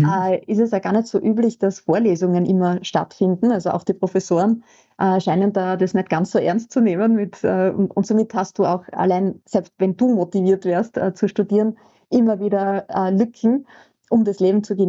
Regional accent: Fürstenfeld, Styria, Austria; born there; also ich komme mal aus Österreich. Ich glaube, das hört man, gell? Mhm. Ja. Diejenigen, die … kennen, geboren in Fürstenfeld

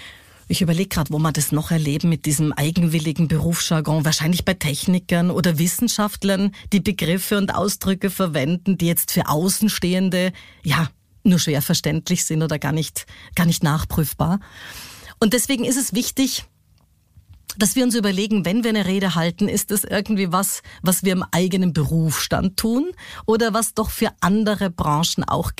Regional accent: Munich, Bavaria, Germany; born there; ich bin in München geboren

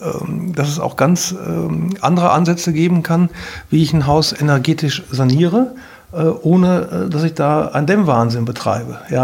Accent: North Rhine-Westphalia, Germany; Ich komme aus dem Ruhrpott und wohne jetzt in Sachsen.

